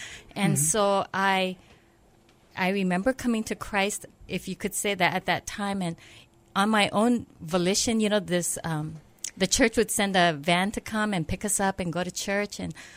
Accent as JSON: {"language": "English", "region": "Hawaii", "country": "United States", "tie": "born or raised there", "said": "Well, I grew up in a Buddhist home. I'm third generation Japanese, and I grew up in this really small town on Maui on the North Shore."}